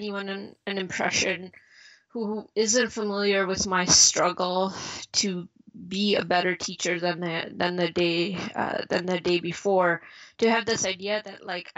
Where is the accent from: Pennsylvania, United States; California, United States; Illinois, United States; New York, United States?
Illinois, United States; Chicago; also born or lived in India; I was born in India, but I grew up in suburbs of Chicago.